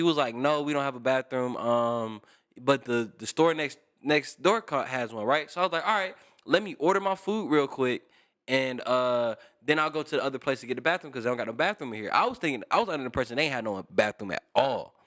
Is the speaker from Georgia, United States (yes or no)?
yes; Atlanta, Georgia, United States; but since I'm from Atlanta, everything was new and it was like, wow, like y'all streets look like this.